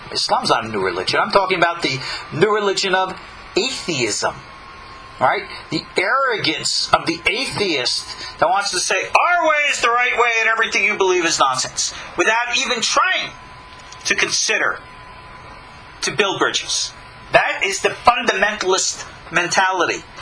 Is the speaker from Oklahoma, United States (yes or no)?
no; New York, United States; As a teenager, I was victimized by a terrible evangelical group in my hometown on Long Island.